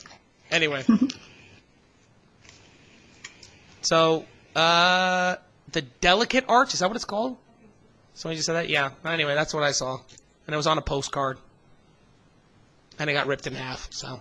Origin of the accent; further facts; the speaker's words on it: Idaho, United States; now in Canada; I've been in Canada too long, and I'm from Idaho.